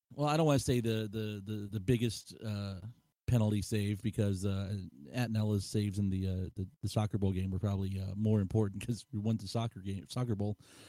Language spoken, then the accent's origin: English; Florida, United States; I mean, I grew up in South Florida. People down there are not waiting for something to happen.